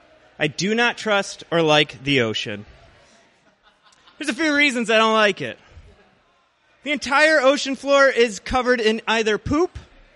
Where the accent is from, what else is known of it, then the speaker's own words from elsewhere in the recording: Joliet, Illinois, United States; born there; now in Chicago, United States; See, I was born in Joliet, Illinois. It's a suburb slash garbage dump about 45 minutes outside of the city, and I've spent about the past 6 years living in Chicago.